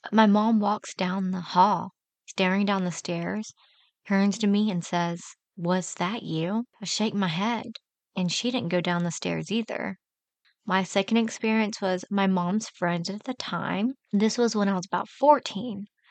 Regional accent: New Jersey, United States; I grew up in South Jersey. The neighborhood's property directly next to me was owned by the Emperor and Empress of Philippine Islands, Ferdinand Marcos.

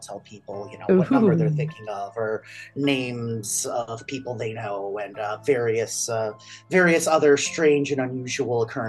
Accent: Midwest, United States; I'm from the Midwest. I live literally right between Chicago and Milwaukee, like right on the Wisconsin-Illinois border.

